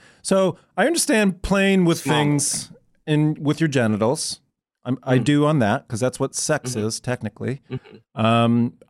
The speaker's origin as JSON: {"language": "English", "region": "Iowa", "country": "United States", "said": "I'm from Iowa."}